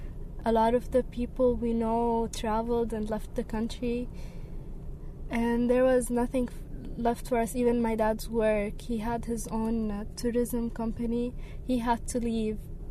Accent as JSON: {"language": "English", "country": "Syria", "first_language": "Arabic", "second_language": "English", "said": "But I don't feel that I'm in danger if I say that I'm from Syria."}